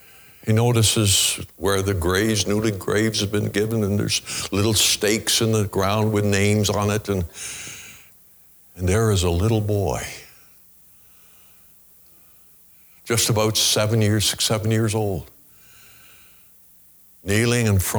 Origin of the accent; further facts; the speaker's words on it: Canada; I grew up in Canada. A lot of our stories were about England, Europe.